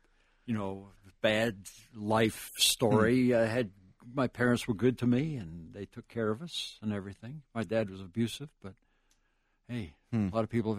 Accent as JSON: {"language": "English", "region": "Maine", "country": "United States", "tie": "born or raised there", "said": "Well, I grew up in Maine, and my dad ran shoe factories and was walking around alcoholic."}